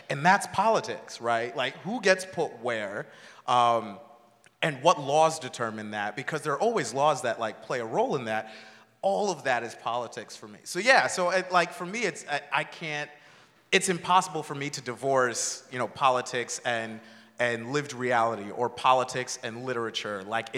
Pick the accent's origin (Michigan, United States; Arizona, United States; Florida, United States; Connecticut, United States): Connecticut, United States; And so my home state is Connecticut.